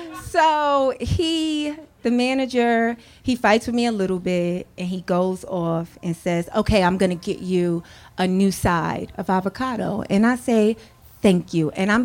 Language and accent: English; New York, United States; I'm born and raised in New York, and that's not true.